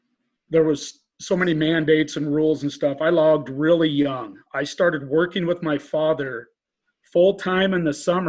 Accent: Riggins, Idaho, United States; I started my life down there on the Little Salmon River, not far from where your ranch is. So I grew up in a logging town. Back when Riggins, Idaho was a logging town

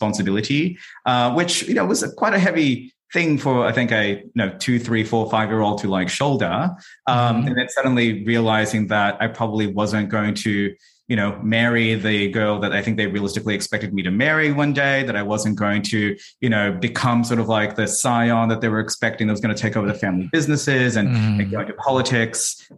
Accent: Philippines; the growing up in the Philippines, there was like a lot of just festivals and a lot of like just merriment.

